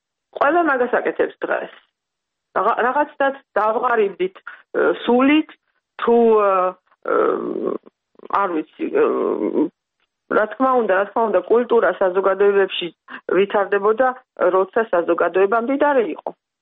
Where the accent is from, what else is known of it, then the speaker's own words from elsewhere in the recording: Tbilisi, Georgia; now in Germany; როდესაც მე თბილისიდან ჩამოვედი გერმანიაში, პირველი რაც მე შევამჩნიე, ეს არის სულის ღარიბობა.